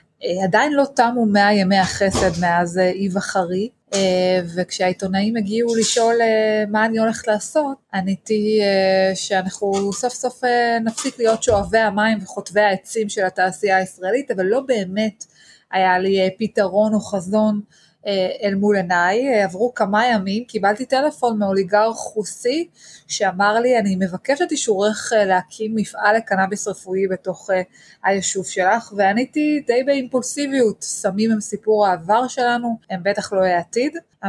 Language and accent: Hebrew; Yeruham, Southern District, Israel; אני נמצאת בירוחם, נולדתי וגדלתי כאן, סיפור שמתחיל אי שם בשנות ה-60, כשההורים שלי יחד עם הסבא והסבתא מכל צד, מגיעים לכאן ממרוקו, ממדבר הסערה למדבריות הנגב.